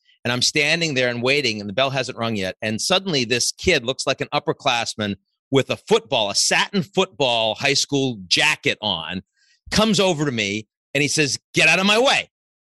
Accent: Boston, Massachusetts, United States; accent: Boston; they couldn't even understand my Boston accent down there. I had to figure out how to pronounce R's and stuff like that.

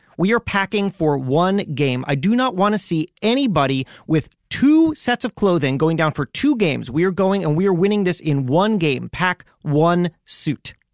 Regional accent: Miami, Florida, United States; So I am a huge Miami Heat fan. I grew up in Miami.

